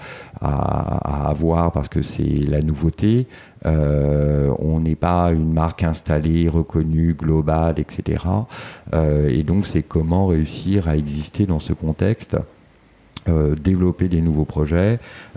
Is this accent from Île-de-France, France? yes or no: yes; Île-de-France, France; born there; Moi, je suis né en région parisienne.